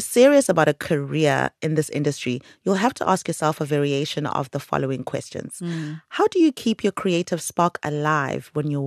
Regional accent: Durban, KwaZulu-Natal, South Africa; we've invited Fezeka Mkabela, who's dialing in from Durban, my hometown

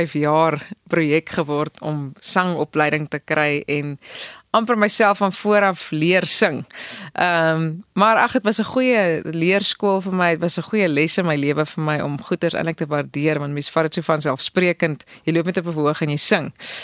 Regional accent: Western Cape, South Africa; ek is mos daar van die Kaap af, so is altyd vir my lekker om te sê, ek is van daar af, want ek geniet het baie om daar te woon.

